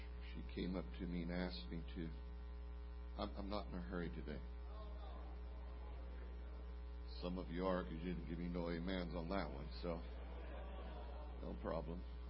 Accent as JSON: {"language": "English", "country": "Brazil", "tie": "born or raised there", "second_language": "English", "said": "You know, I grew up in Brazil."}